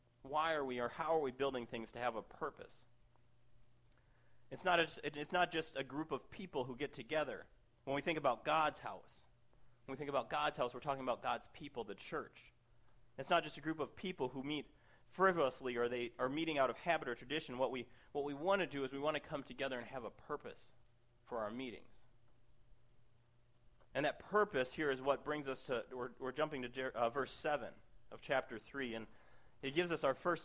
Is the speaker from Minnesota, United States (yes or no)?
yes; Minnesota, United States; One of the different architectural things from where I grew up in Minnesota and here is a lot of the houses here have